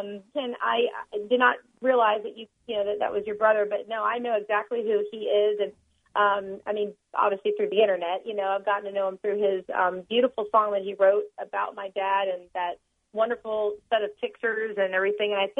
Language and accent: English; Montreal, Quebec, Canada; born there; I was born in Montreal in 1980, October 6, 1980.